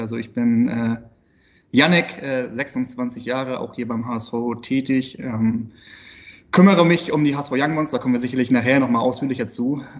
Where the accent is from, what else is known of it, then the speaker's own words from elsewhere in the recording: Itzehoe, Schleswig-Holstein, Germany; also born or lived in Hamburg; Also geboren bin ich in Hamburg, also Hamburger Jung, aber das ging dann schnell mit dem zweiten Lebensjahr Richtung Schleswig-Holstein, also nach Itzehoe, in etwas beschaulichere Gefilde.